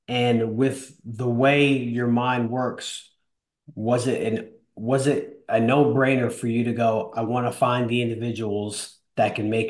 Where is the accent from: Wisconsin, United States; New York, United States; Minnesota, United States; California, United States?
New York, United States; granted, I'm from New York originally.